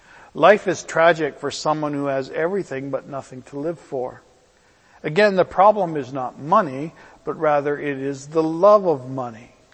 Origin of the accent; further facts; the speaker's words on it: Brantford, Ontario, Canada; I remember years ago there was a man in Brantford, my hometown, who won a sizable lottery winning.